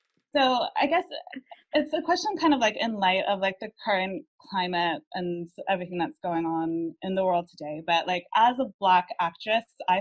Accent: United States; moved away as an adult; now in United Kingdom; but I'm originally from the States, so that's where the accent comes from as well

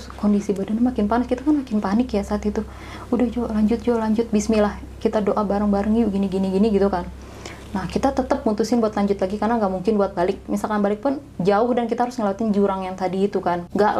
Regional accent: West Java, Indonesia; walaupun aku orang Sunda, tapi kalau Sundanya lemes kayak gitu, aku juga nggak ngerti dia ngomong apa.

